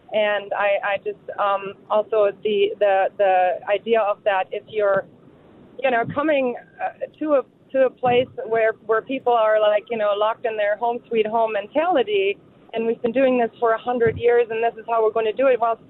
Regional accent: Germany; moved away as an adult; now in Madison, United States; So I'm from Germany originally. I came here in my early 20s.

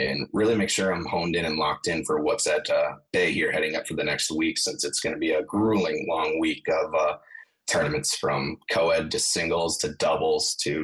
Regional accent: Wisconsin, United States; He is actually from California. I am from Wisconsin here myself.

